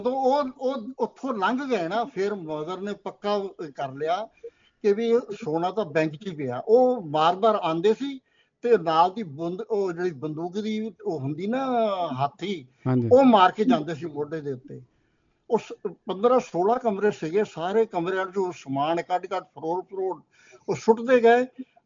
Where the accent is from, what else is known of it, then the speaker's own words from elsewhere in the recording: Bharowal, Punjab, India; born there; ਮੈਂ ਪਿੰਡ ਭਰੋਵਾਲ ਸੈਲਾ ਖੁਰਦ ਗੜਸ਼ੰਕਰ ਦੇ ਕੋਲ ਹੈਗਾ, ਤੇ ਮੇਰਾ ਜਨਮ ਉੱਥੋਂ ਦਾ ਹੈਗਾ